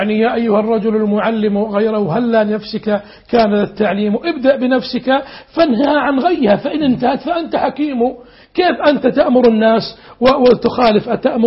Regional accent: Saudi Arabia; كنت في إحدى البقالات عندنا في السعودية

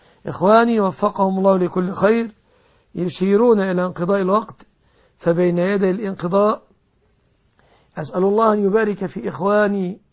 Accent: Egypt

